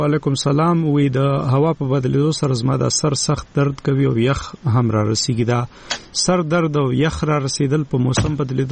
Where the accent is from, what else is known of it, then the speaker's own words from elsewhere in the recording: Khyber Pakhtunkhwa, Pakistan; زه د وزیرستان یم